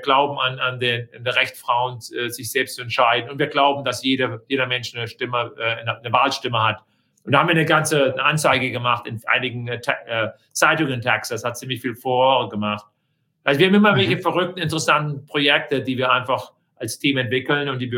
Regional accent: Baden-Württemberg, Germany; now in Chicago, United States; Als Deutscher, ich bin in einer kleinen Stadt in der Nähe von Baden-Baden aufgewachsen.

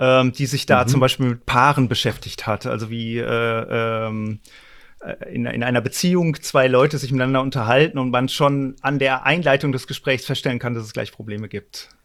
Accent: North Rhine-Westphalia, Germany; Ich komme dummerweise aus Westfalen.

